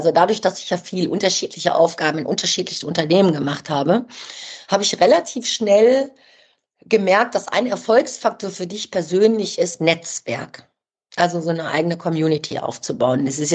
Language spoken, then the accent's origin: German; Düsseldorf, North Rhine-Westphalia, Germany; Und das Witzige war dann, ich bin nach Düsseldorf zurück, in meine Heimatstadt.